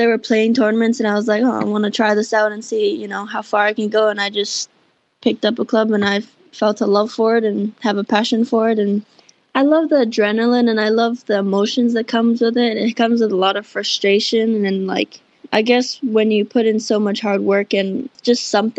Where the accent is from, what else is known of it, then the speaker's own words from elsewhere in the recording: Samoa; it gives me a lot of reassurance that even if I'm from Samoa, as long as I work hard and, like, you know, do what I need to do, the hard work will pay off eventually in the long run.